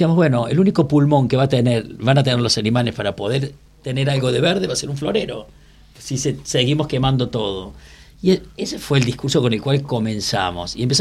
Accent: Córdoba, Argentina; Yo que, bueno, que soy cordobés, que estudié todo y crecí en todo el colegio, toda la cultura de los pueblos originarios cordobeses.

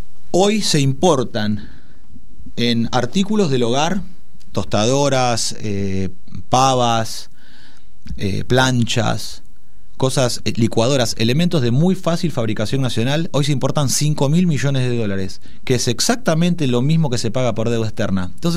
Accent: Argentina; Soy argentino, respondo al pueblo argentino

